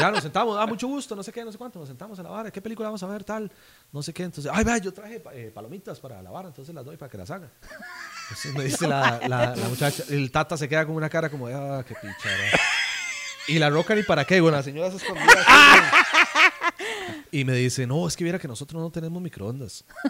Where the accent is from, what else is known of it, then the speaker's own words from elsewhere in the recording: San José, Costa Rica; Le digo, no, mi hermano, yo soy de San José.